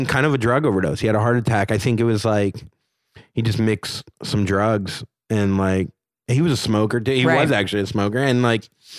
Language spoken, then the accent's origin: English; Miami, Florida, United States; Like, I grew up in Florida. My dad is from New York and my mom's from Chicago.